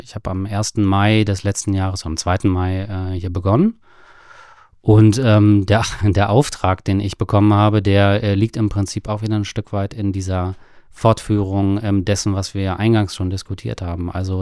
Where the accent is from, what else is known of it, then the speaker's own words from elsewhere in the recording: Gehrden, Lower Saxony, Germany; Also räumlich komme ich aus der Region Hannover, bin ein Regionshannoveraner gebürtig, lebe auch heute noch in Gerden, da komme ich ursprünglich her.